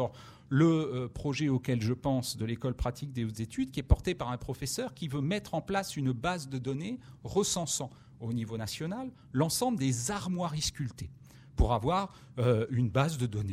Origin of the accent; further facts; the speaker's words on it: Centre-Val de Loire, France; Moi, je viens du Vendômois, je suis historien de formation